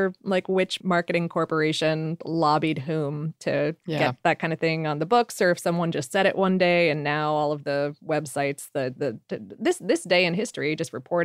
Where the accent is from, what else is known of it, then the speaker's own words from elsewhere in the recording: Florida, United States; now in Atlanta, United States; To be fair, I grew up in South Florida, a place where you do not need very many hot toddies.